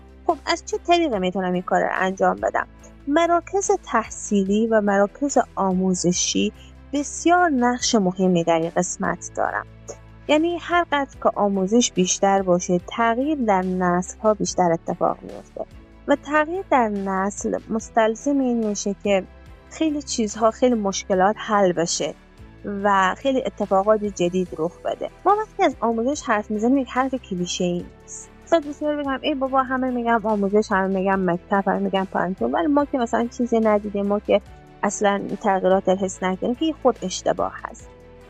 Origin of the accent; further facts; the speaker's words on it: Afghanistan; moved away; این امید میرفت که مثلا تمام کسانی که به بیرون از افغانستان مهاجرت کردم خود را رها بکنم